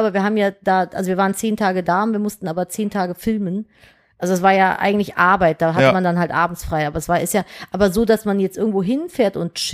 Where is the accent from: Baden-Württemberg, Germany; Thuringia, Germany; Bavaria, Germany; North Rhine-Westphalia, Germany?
North Rhine-Westphalia, Germany; Cologne; ich bin in Köln-Nippes groß geworden und wir haben zu sechst in einer 50 Quadratmeter Wohnung gewohnt